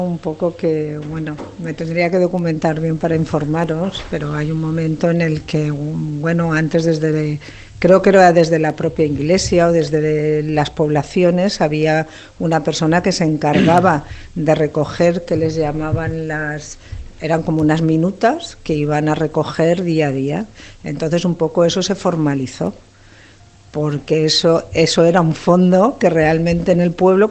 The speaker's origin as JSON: {"language": "Spanish", "town": "Picanya", "region": "Valencian Community", "country": "Spain", "said": "Yo soy de Picaña y me acuerdo aún estar en casa de mis abuelos"}